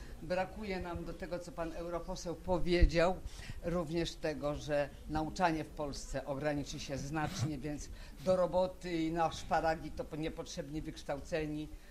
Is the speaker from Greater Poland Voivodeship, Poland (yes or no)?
no; Gdańsk, Pomeranian Voivodeship, Poland; jestem z Gdańska.